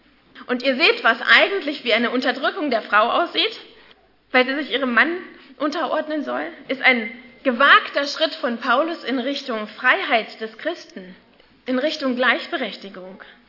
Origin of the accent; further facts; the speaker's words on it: Leipzig, Saxony, Germany; Zum Beispiel in Leipzig, wo ich herkomme